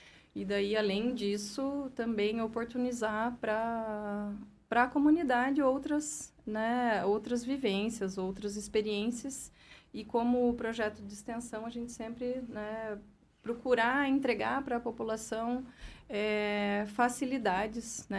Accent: São Paulo, Brazil; moved away as an adult; now in Ponta Grossa, Brazil; eu não sou de Ponta Grossa, né? Eu sou do interior de São Paulo, eu vim para cá por conta da UEPG, que graças a Deus deu tudo certo. Estou aqui desde 2016 como professora no Departamento de Educação Física.

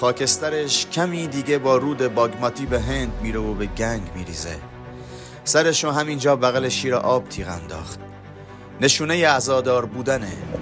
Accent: Bushehr, Iran; now in Tehran, Iran; من از بوشهر میام تهران.

